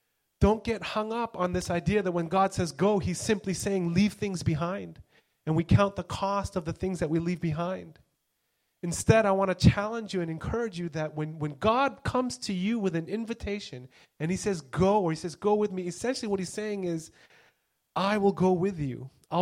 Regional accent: California, United States; moved away as an adult; also born or lived in Beijing, China / Hong Kong; now in Singapore; growing up in California, I love going hiking and camping.

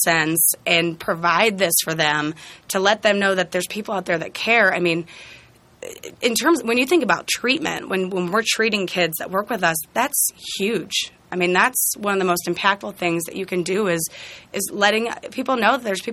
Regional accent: Cincinnati, Ohio, United States; I'm from Cincinnati, and I moved here right after school.

